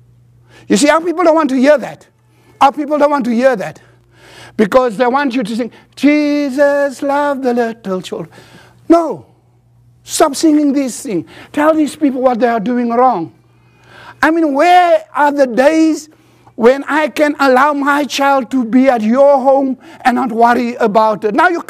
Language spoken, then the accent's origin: English; South Africa; But living in South Africa today, as a South African citizen, I can do so winning anytime.